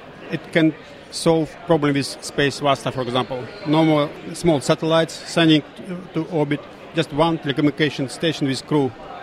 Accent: Russia; English is a second language; moved away as an adult; also born or lived in Sydney; I'm originally from Russia, but I spent 13 years in Sydney University as senior researcher.

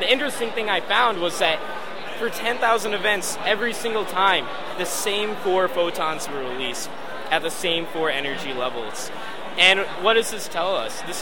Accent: Illinois, United States; I'm from the United States of America, near Chicago.

